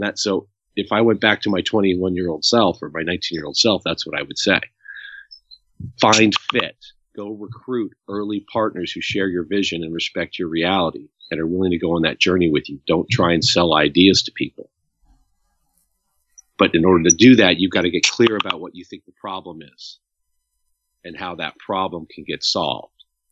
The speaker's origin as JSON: {"language": "English", "region": "California", "country": "United States", "tie": "born or raised there", "said": "I grew up here in the Valley, so I remember Magic"}